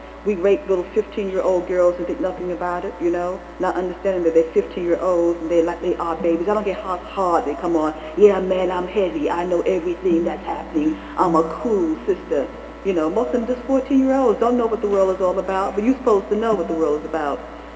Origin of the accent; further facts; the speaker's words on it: New York City, New York, United States; I grew up in New York City, and I never knew anything about myself as a black person.